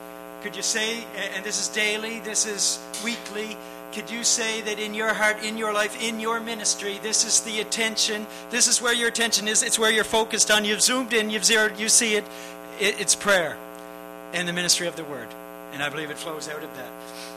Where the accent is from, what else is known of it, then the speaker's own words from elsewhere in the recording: Margaree Valley, Nova Scotia, Canada; just in case you don't know. I'm from Margaree Valley. And Tracy and I and our family have been there for the last 12 years.